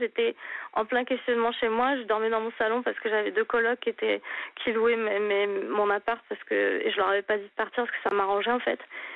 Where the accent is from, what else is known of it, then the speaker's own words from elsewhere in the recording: France; now in United States; quand on est un Français qui débarque et qui veut réussir